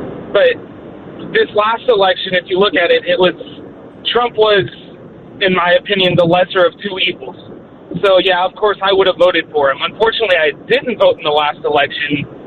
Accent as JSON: {"language": "English", "town": "San Antonio", "region": "Texas", "country": "United States", "said": "Like I said, I'm from San Antonio"}